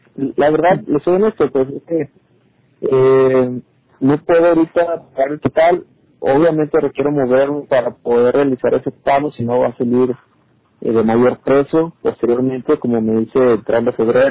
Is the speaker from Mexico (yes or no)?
yes; Jalisco, Mexico; acá en mi estado, yo soy de Jalisco